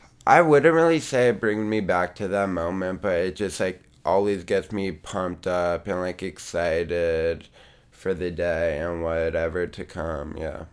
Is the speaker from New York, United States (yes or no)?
no; San Francisco, California, United States; I'm 18. I'm from San Francisco, born and raised.